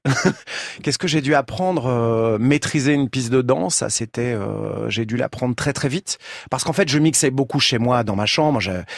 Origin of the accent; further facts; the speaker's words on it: France; quand j'étais gamin en France